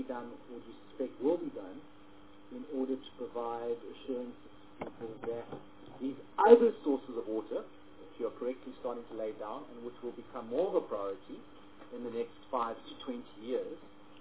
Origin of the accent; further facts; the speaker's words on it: Durban, KwaZulu-Natal, South Africa; I mean, I'm from Durban